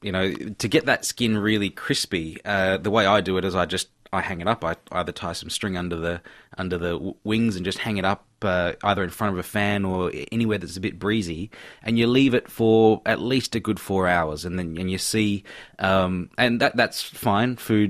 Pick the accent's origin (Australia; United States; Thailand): Australia; Adelaide, South Australia; also born or lived in Malaysia; growing up, I grew up in Adelaide and in Malaysia and various other places.